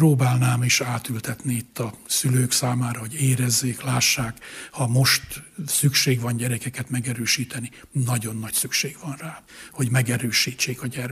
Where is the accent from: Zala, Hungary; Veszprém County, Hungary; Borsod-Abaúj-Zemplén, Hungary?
Borsod-Abaúj-Zemplén, Hungary; Sajóálmos; born there; én a Sajó Álmosi gyülekezetbe születtem bele, én ott konfirmáltam.